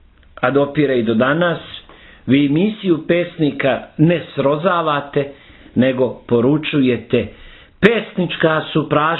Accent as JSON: {"language": "Serbian", "country": "Montenegro", "said": "bivalo je kod nas u Crnoj Gori i kasnije i kamenovanje"}